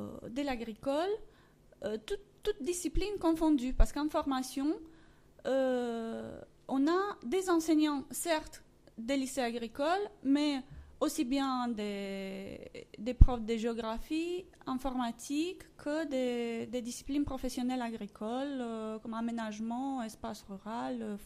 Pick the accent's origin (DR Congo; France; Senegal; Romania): Romania; accent: Romanian; Mon accent vient de mes origines roumaines